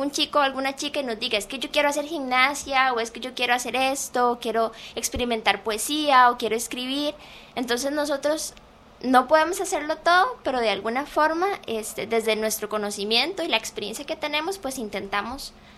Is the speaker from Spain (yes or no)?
no; Costa Rica; yo soy nativa de la zona sur, más estudié aquí en el Valle Central, y con el tiempo uno tiene como una idea de regresar a sus orígenes, a su tierra natal.